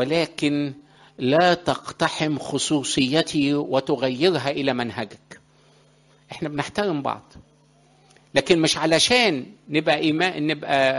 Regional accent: Egypt; احنا مش عرب احنا مصريين، ولكن بحكم اللي احنا عايشين في الوسط العربي وعايشين فالثقافة العربية

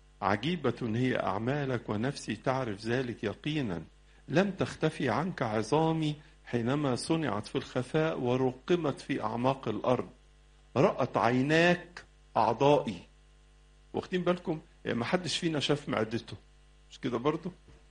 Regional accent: Egypt; عندنا في مصر

